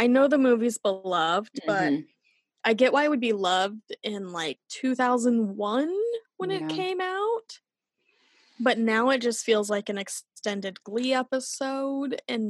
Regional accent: the Ozarks, United States; Me and my other podcast host, we grew up in the Ozarks.

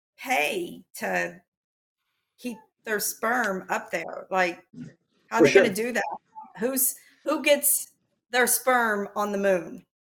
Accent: Maryville, Tennessee, United States; I've started opening room in Maryville, Tennessee, my hometown.

